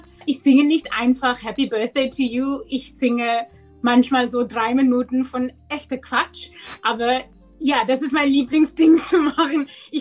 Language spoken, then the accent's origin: German; North West, South Africa; German is a second language; Oh, als Kind in Bob war das super, super schön eigentlich. Das war eigentlich ein sehr integriertes Gesellschaft, wo wir wohnten. Das war eigentlich nicht so ganz apart wie in Apartheid in der Rest Südafrika.